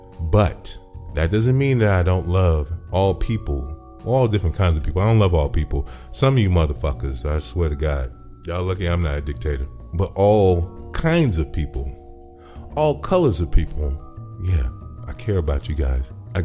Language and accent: English; Chicago, Illinois, United States; I'm born and raised in Chicago. I identify with Chicago. I represent Chicago.